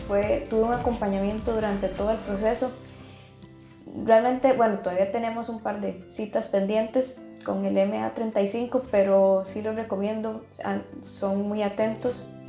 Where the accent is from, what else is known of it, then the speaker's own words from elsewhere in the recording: Costa Rica; English is a second language; now in Vienna, Austria; I'm from Costa Rica. I'm doing my master's in international business here in Vienna